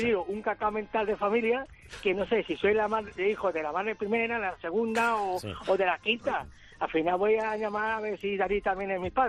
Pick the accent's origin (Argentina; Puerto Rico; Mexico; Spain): Spain; Barcelona, Catalonia; no me conoce porque yo vengo de Barcelona